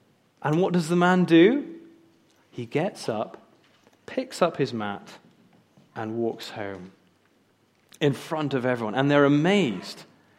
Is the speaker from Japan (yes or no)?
yes; Japan; I grew up in Japan, but spent most of my time with other foreigners.